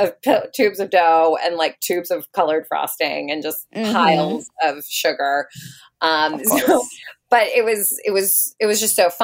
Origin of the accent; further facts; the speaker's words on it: Silver Spring, Maryland, United States; So I grew up in Silver Spring, Maryland, right outside of DC.